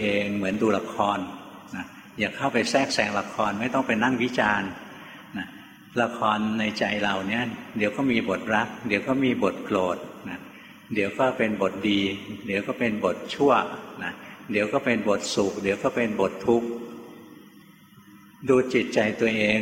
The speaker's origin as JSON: {"language": "Thai", "region": "Bangkok", "country": "Thailand", "tie": "born or raised there", "said": "หลวงพ่อเป็นคนกรุงเทพเกิดกรุงเทพโตในกรุงเทพเรียนหนังสือในกรุงเทพทำงานอยู่ในกรุงเทพ"}